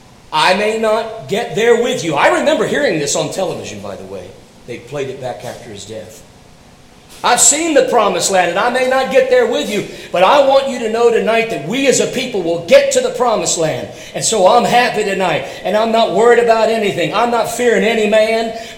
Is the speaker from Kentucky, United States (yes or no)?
yes; Bowling Green, Kentucky, United States; I grew up all around Bowling Green, Kentucky.